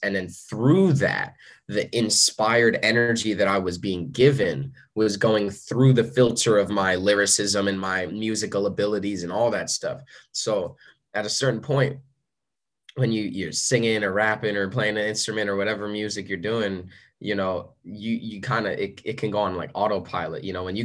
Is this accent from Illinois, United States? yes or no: no; New Jersey, United States; I started doing it because I'm from New Jersey. So I was doing it in New Jersey and in the New York area.